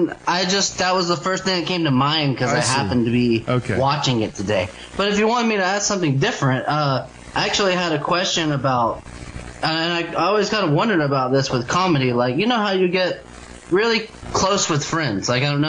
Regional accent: Alabama, United States; it's just blowing my mind, because I'm from Alabama, actually.

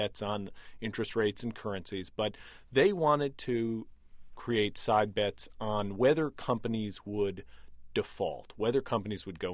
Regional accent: Wisconsin, United States; And I bet on Green Bay because I'm from Wisconsin

